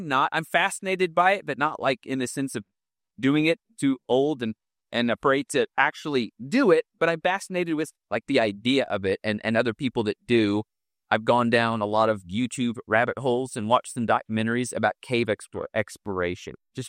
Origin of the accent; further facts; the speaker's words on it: Kansas City, Missouri, United States; I'm from Kansas City, Missouri, so it's about 3.5 hours north of Branson. So I grew up making a lot of trips to that area